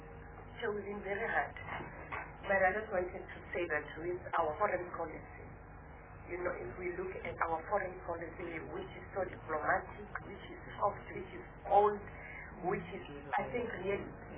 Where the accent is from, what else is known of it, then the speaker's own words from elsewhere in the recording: South Africa; I'm speaking as a South African here, and with our foreign policy in place.